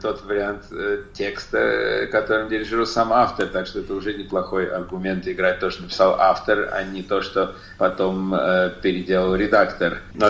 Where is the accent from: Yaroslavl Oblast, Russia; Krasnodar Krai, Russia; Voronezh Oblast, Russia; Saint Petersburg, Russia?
Voronezh Oblast, Russia; Voronezh; когда мне надо было идти в первый класс, открылась в Воронеже специальная музыкальная школа, 10-летка, и я там начал